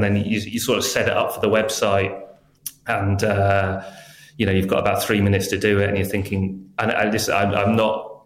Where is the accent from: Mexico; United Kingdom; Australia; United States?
United Kingdom; England; no, I'm very English.